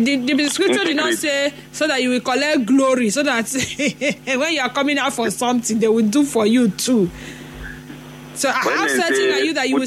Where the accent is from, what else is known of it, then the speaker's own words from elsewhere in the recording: Port Harcourt, Rivers, Nigeria; Good afternoon. … from Port Harcourt.